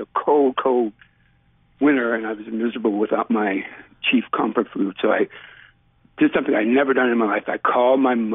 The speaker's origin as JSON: {"language": "English", "town": "Bayou Black", "region": "Louisiana", "country": "United States", "tie": "born or raised there", "moved": "as an adult", "said": "So, yeah, I grew up on Bayou Black eating my mama's gumbo and went away to graduate school in Missouri when I was 26 years old without having learned to cook my mama's gumbo."}